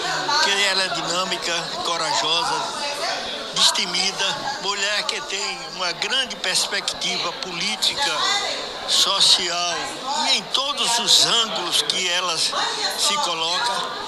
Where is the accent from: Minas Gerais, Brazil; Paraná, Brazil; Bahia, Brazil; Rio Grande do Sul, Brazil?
Bahia, Brazil; Conceição do Coité; born there; Nasci em Conceição do Coité, lá trabalhei, lá fui profissional